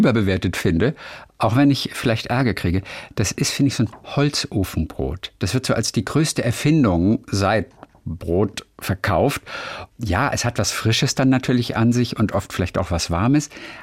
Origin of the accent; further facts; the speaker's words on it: Lübeck, Schleswig-Holstein, Germany; denn ich komme aus Lübeck.